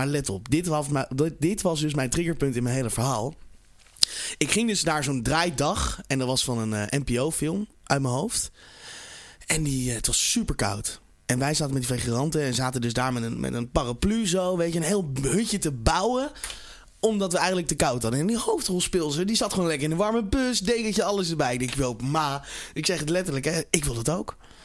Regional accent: Breukelen, Utrecht, Netherlands; Ik kom uit Breukelen. Daar ben ik opgegroeid.

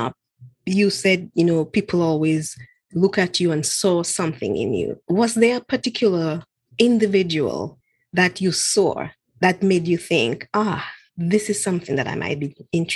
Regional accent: Dominica; moved away as an adult; now in United States; We're actually both from the Caribbean island of Dominica. We lived in the same community, attended the same high school, and migrated to the United States to pursue higher education.

